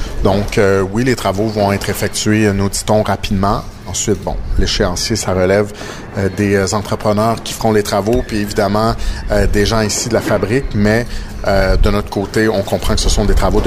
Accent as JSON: {"language": "French", "town": "Repentigny", "region": "Quebec", "country": "Canada", "tie": "born or raised there", "said": "mais j'ai grandi ici à Repentigny, donc c'est un coin que je connais bien."}